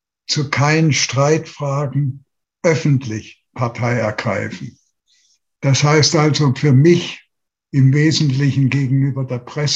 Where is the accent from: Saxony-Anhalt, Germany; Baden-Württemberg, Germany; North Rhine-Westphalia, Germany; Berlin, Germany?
Saxony-Anhalt, Germany; born there; also born or lived in southern Germany; Von meinem Leben habe ich 40 Jahre in Süddeutschland verbracht und bin seit 1991 wieder in mein Geburtsland, heute Sachsen-Anhalt, zurückgekehrt.